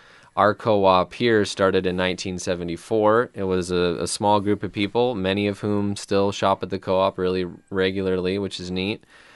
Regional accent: Wisconsin, United States; I'm from Wisconsin, and I went to school there in Madison, and then I went to grad school in San Diego.

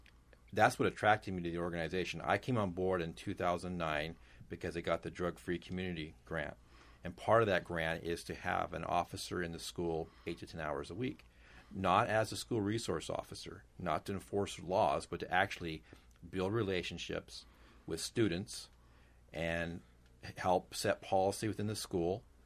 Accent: Ilwaco, Washington, United States; I was born and raised in that area. I was born in Ilwaco and lived there all my life except for 2 years.

